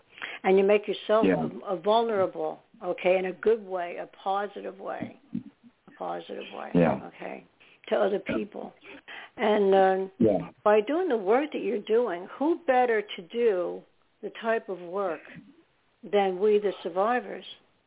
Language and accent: English; New York City, New York, United States; born there; in New York City, and that's where I was born in New York.